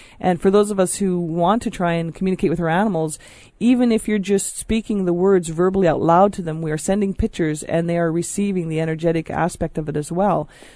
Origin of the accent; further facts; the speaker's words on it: British Columbia, Canada; Because I'm traveling all over the world and I'm from British Columbia